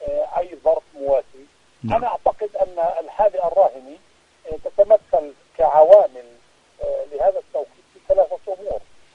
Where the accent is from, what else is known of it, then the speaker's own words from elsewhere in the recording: Palestine; يعني نحن أولا كفلسطينيين نكون مسرورين حين يكتب العالم وحين يتصدى العالم لممارسات الاحتلال